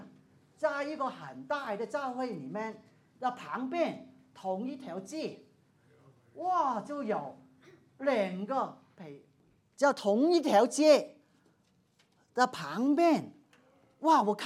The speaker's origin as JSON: {"language": "Chinese", "country": "Hong Kong", "said": "有些好像我从香港，也有些从大陆过来"}